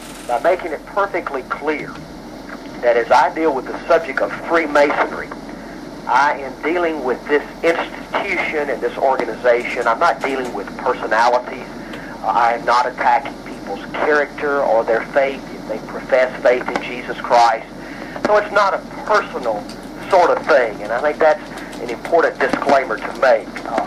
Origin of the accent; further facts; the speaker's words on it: Tennessee, United States; came back to Tennessee, which is my home state.